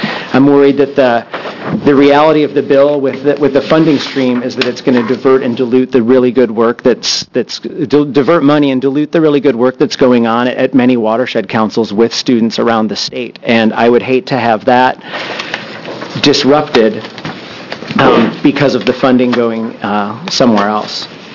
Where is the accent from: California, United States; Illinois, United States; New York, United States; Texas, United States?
Illinois, United States; now in Oregon, United States; Unfortunately, I was not born in Oregon. I was from Illinois, and we didn't have anything like that.